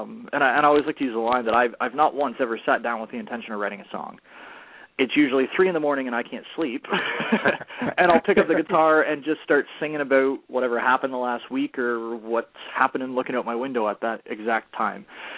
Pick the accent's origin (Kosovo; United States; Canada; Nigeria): Canada; I'm a Canadian country boy.